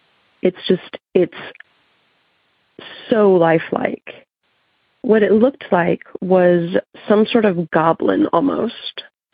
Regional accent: Virginia, United States; I'm from Virginia. I've been listening for a while now.

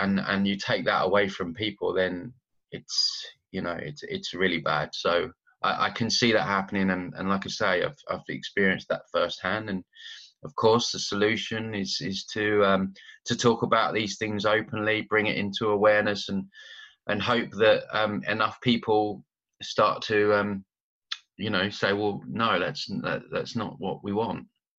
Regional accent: United Kingdom; moved away; As someone that's kind of living away from my home country of the UK, you know, you need all kinds of paperwork

